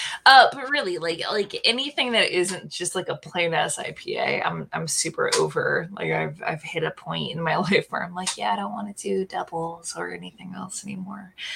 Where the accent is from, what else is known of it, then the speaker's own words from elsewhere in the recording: Port Matilda, Pennsylvania, United States; Well, I grew up in Port Matilda, so.